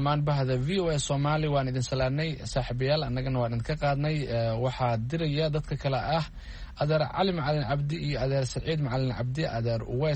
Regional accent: Jowhar, Middle Shabelle, Somalia; waa magaaladii aan ku dhashay ee aan ku barbaaray

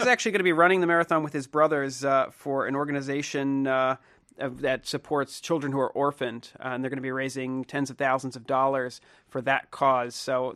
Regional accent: New York City, New York, United States; And growing up in New York, it's an event. They show it on the TV.

